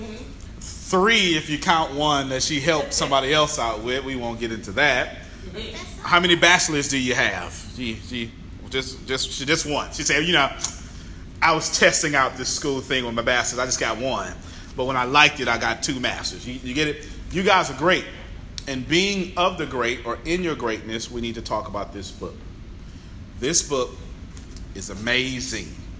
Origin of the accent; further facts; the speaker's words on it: Galveston, Texas, United States; 2007, 2008, Hurricane Ike, since I'm from Galveston, Texas, came through